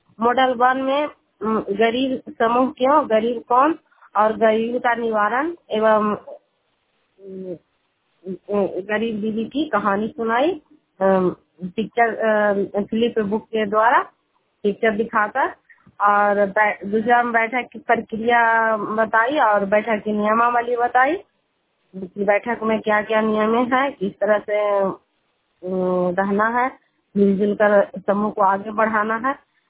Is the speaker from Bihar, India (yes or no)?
yes; Charda, Bihar, India; मैं एकंगढ़ ट्रैप प्रखंड के मोबाइल पंचायत चरदा गांव की रहने वाली हूँ।